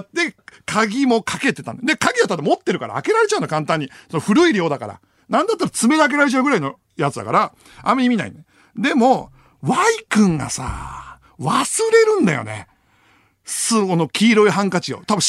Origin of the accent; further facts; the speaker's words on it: Fukushima, Japan; 俺訛ってないと思ってたから、じゃんとか使ってたし。で、あ、俺訛ってるんだと思って、で、 女の子とも喋れないし、方言も抜けてないと思ったから、その福島の同じ高校だった連中で